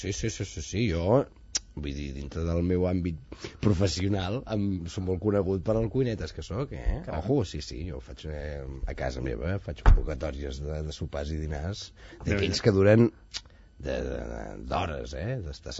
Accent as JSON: {"language": "Catalan", "town": "Badalona", "region": "Catalonia", "country": "Spain", "said": "Som de Badalona, però..."}